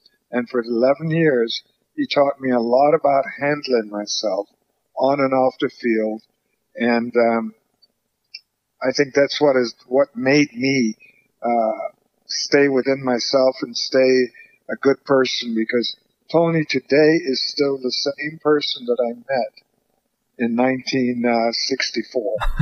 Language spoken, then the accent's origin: English; Panama; as a kid growing up in Panama, I used to listen